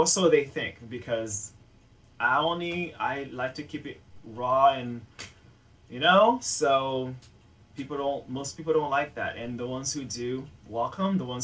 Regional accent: United States; first language English; being raised in the United States, I learned to speak English. So I tend to tell people, or the truth is, my first language, fluent language, is English

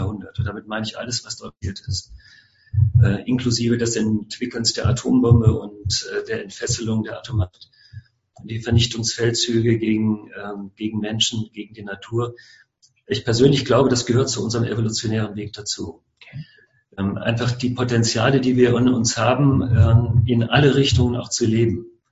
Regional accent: North Rhine-Westphalia, Germany; Ich komme aus Nordrhein-Westfalen.

